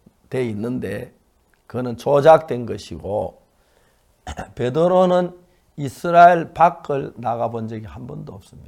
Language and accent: Korean; South Korea; 저는 한국인으로서